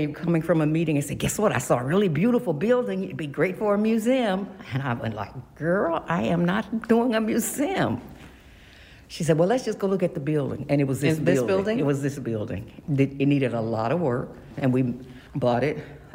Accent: Mill Creek, United States; Because I'm from Mill Creek, too.

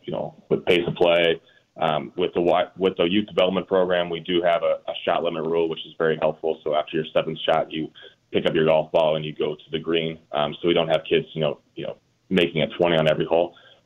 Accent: Illinois, United States; I grew up outside of Rockford in a really small town

